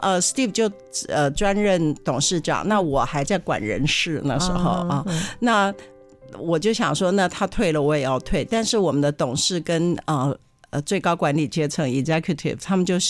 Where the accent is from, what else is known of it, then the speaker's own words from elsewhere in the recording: Jiji, Nantou County, Taiwan; born there; 其实小时候就是住在我是集集出生的嘛，南投集集